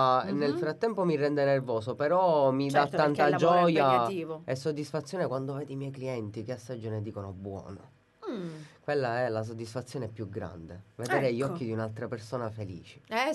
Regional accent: Sicily, Italy; dato che siamo siciliani

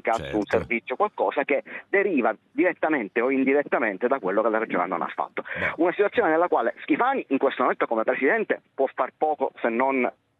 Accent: Sicily, Italy; noi come siciliani

